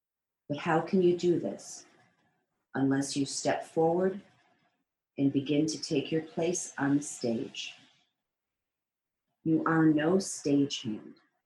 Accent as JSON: {"language": "English", "region": "New York", "country": "United States", "tie": "born or raised there", "lives_now": "Santa Monica, United States", "said": "I'm also in Western New York a great deal of the time. That's my hometown."}